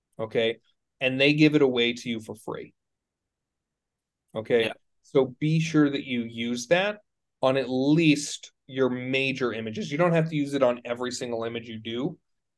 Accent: Texas, United States; By the way, I'm Texan.

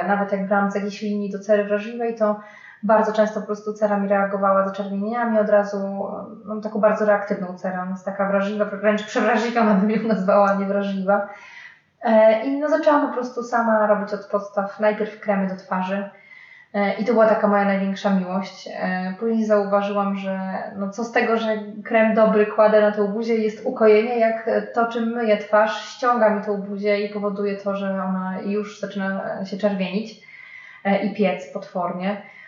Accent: Podlaskie Voivodeship, Poland; po prostu no, już mieliśmy dość tego dużego miasta, także stwierdziliśmy, że Podlasie i wróciliśmy w moje strony.

